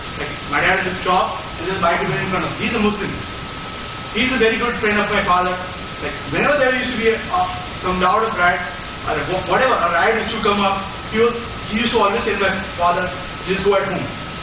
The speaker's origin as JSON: {"language": "English", "town": "Ahmedabad", "region": "Gujarat", "country": "India", "second_language": "English", "said": "I'm from Ahmedabad, Gujarat."}